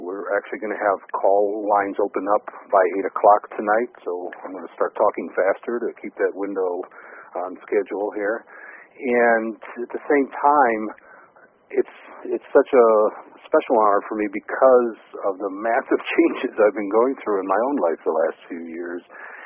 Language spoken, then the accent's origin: English; Detroit, Michigan, United States; And when I grew up in Detroit, I have to tell you honestly, this is a while back, and there were not a lot of conversations about consciousness and metaphysics.